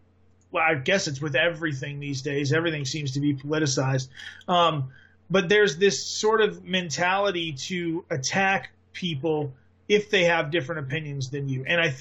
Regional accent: the South, United States; Brandon and I could have a very long conversation about this because we're both from the South.

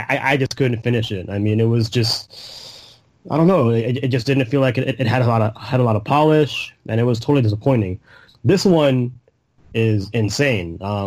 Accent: California, United States; There's also a bit of bias because I'm from the Bay Area, and the game takes place in the Bay Area.

